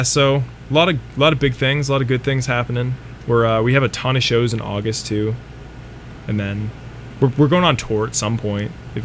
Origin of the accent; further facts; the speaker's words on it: Nashua, New Hampshire, United States; now in Boston, United States; so we're from Nashua, or kind of from Nashua, New Hampshire.